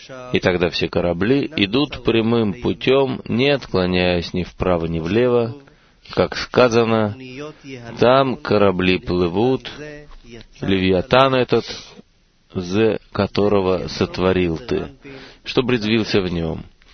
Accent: Beersheba, Southern District, Israel; из Бершевы.

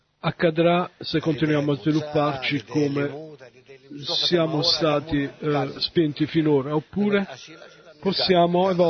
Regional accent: Madrid, Community of Madrid, Spain; Italian is a second language; vengo da Madrid.

